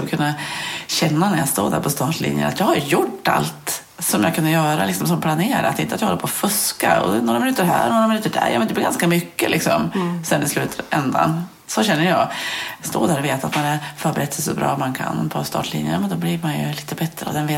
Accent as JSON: {"language": "Swedish", "town": "Olånger", "region": "Gävleborg County", "country": "Sweden", "tie": "born or raised there", "said": "Jag tror att det var en byatävling hemma i Olånger. Där jag är uppväxt då."}